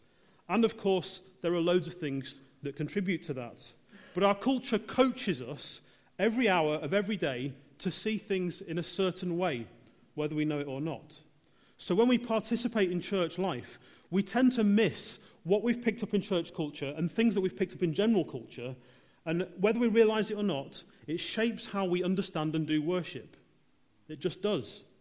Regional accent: England, United Kingdom; most of us in this room are British.

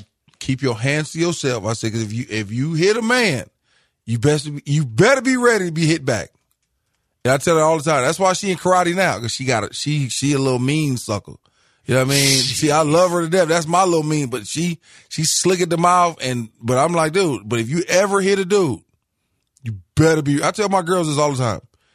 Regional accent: Englewood, United States; you get some places where I remember growing up in Englewood, one of our biggest bullies on the yard was a girl

